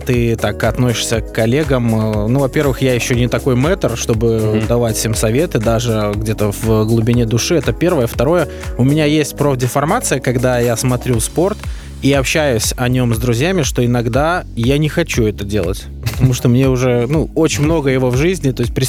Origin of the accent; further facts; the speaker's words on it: Gomel, Gomel Region, Belarus; Я родом из Гомеля